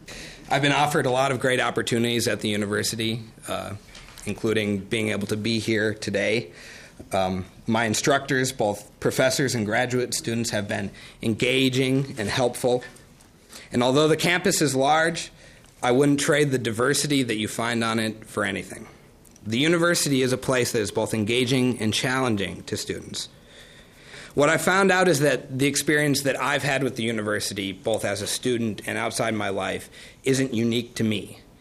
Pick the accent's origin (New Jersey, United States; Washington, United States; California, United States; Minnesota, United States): Minnesota, United States; Grand Rapids; also born or lived in St. Paul; I was born in St. Paul, but grew up in Grand Rapids, which is where I call home.